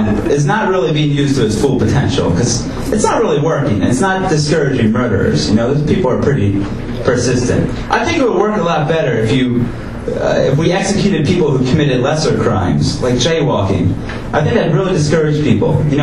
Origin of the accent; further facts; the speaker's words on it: Ireland; I'm also Irish, so I'm skinny, white, and red-haired.